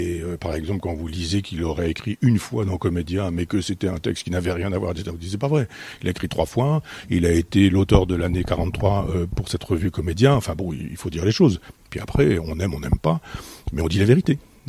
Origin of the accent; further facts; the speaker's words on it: Alençon, Normandy, France; à côté de mon village natal, à Alençon